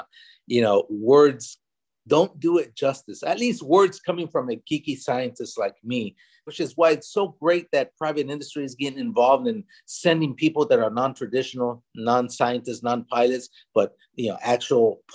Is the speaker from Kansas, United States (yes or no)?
no; Stockton, California, United States; the Jose Hernandez Reaching for the Stars Foundation, in my hometown of Stockton